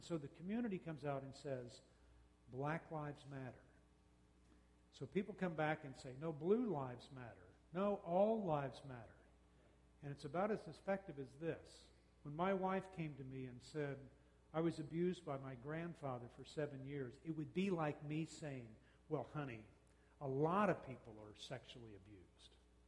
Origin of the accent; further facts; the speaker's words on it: New Orleans, Louisiana, United States; I grew up in New Orleans where the issue black and white didn't bother me.